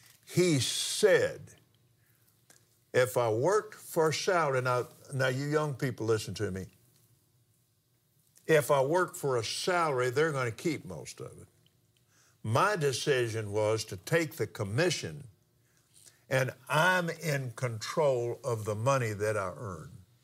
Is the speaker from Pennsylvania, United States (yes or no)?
no; Lubbock, Texas, United States; born there; Then I was born in Lubbock, December the 6th, 1936.